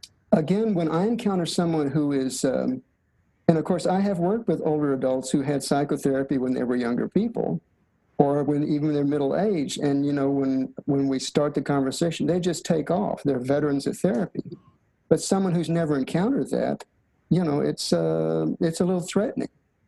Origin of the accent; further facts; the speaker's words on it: Texas, United States; That's the reason I preface with, I'm from Texas, where are you from?